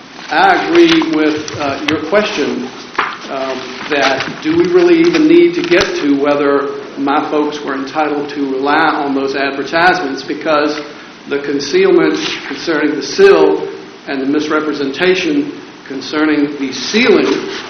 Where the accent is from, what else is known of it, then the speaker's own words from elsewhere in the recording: Irvington, United States; from Irvington